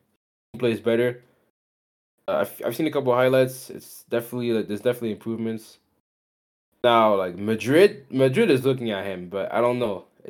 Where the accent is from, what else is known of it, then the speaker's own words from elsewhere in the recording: Liverpool, North West England, United Kingdom; I'm from Liverpool.